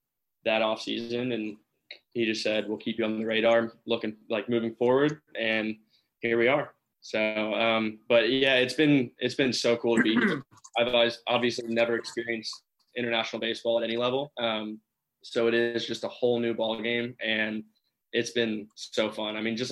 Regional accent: Canada; I'm Canadian.

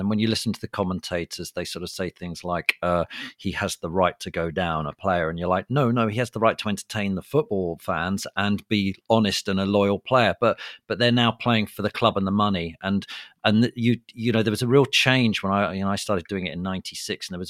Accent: England, United Kingdom; as English fans, we don't like America liking football or soccer, as you call it.

